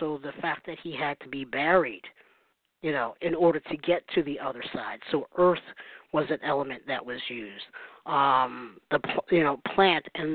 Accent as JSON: {"language": "English", "country": "United States", "said": "If it's the wrong dialect, forgive me. I'm an American."}